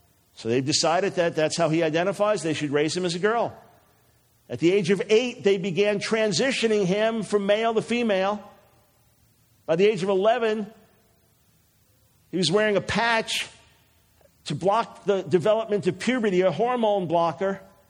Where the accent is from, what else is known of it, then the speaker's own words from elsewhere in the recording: New York, United States; I say our watch, I'm a New Yorker and on the air on a regular basis every day in New York.